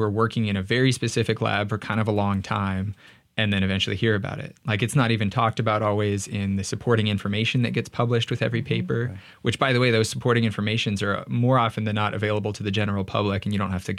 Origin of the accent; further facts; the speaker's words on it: Stockton, California, United States; where I grew up in California, you know, there's a very large Mexican population. And I really also got into like some of the Mexican teams, too, where I'm from, Stockton, California